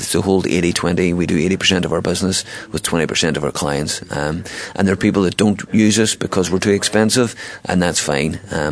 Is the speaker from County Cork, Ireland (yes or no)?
no; Inch, County Donegal, Ireland; now in Derry, United Kingdom; I'm from Inch, obviously.